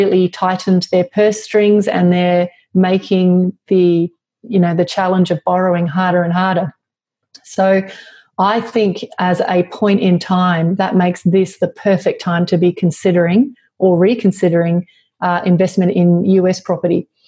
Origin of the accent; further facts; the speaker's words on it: Australia; I kind of feel like as an Australian who's been investing here for a couple of decades now, I love the Australian market from the viewpoint of stability.